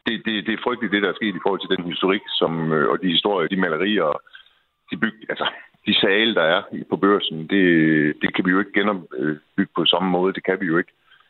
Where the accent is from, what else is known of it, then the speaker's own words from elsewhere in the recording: North Denmark Region, Denmark; altså selv som nordjyde, er det jo et tårn, som alle danskere kender.